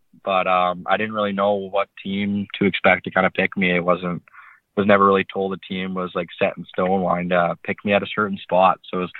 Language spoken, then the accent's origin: English; Lethbridge, Alberta, Canada; also born or lived in Calgary; Yeah, so I was born in Lethbridge, and I was in Lethbridge for, I think, until about high school, where I then moved up to Calgary to go to the Edge school there. So I've kind of been between Lethbridge and Calgary for pretty much most of my life. So kind of Southern Alberta area.